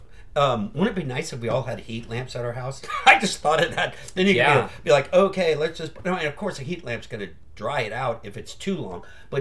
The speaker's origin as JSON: {"language": "English", "town": "San Francisco", "region": "California", "country": "United States", "tie": "born or raised there", "said": "San Francisco, my hometown. Gotta love San Francisco."}